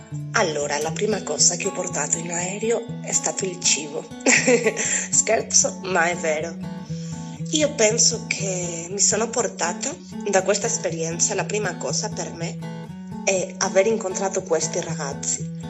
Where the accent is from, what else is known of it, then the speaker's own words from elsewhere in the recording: Spain; Italian is a second language; now in Italy; io avevo fatto teatro da quando ero piccola in Spagna